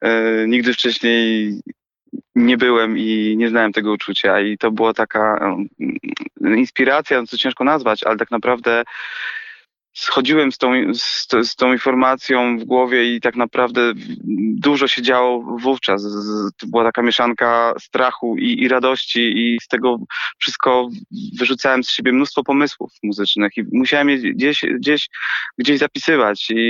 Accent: Opole, Opole Voivodeship, Poland; jestem z Opola

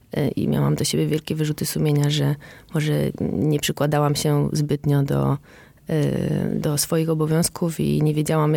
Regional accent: Krynica-Zdrój, Lesser Poland, Poland; U nas w Krynicy, jestem z Krynicy Zdrój

